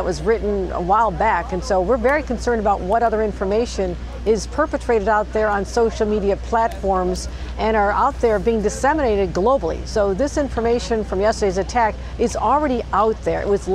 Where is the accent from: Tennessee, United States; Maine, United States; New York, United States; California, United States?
New York, United States; Buffalo; it's a very tragic day for all of us here in Western New York. It's my hometown of Buffalo.